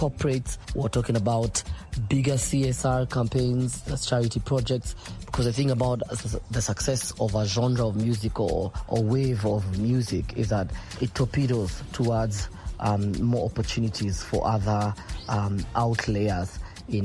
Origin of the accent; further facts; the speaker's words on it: Nairobi, Kenya; That's from me, from Nairobi, Kenya.